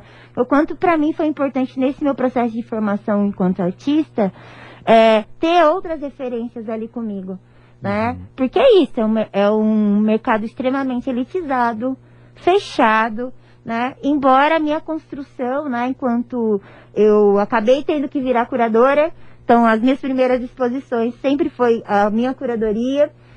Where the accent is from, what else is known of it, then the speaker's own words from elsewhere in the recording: São Joaquim da Barra, São Paulo, Brazil; moved away as an adult; Eu sou de São Joaquim da Barra, nascida e criada lá, mas eu fui para São Paulo com 19 anos.